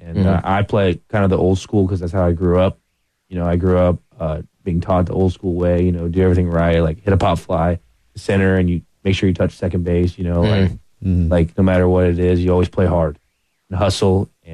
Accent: Tampa, Florida, United States; Oh, yeah, for sure. Yeah, I'm a Rays fan because I grew up in Tampa. I'm Rays, Lightning, Bucks fan.

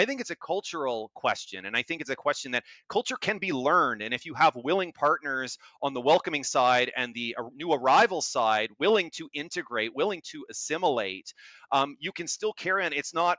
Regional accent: Kitchener, Ontario, Canada; my dad's side of the family is German Canadian. I'm from Kitchener, Ontario. It says old German Canadian community.

